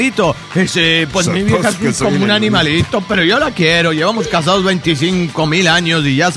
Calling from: Mexico City, Mexico; Soy la mismísima del DF mexicano.

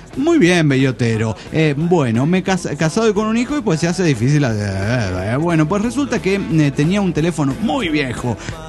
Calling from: Nogales, Sonora, Mexico; soy su amigo de Nogales, Sonora

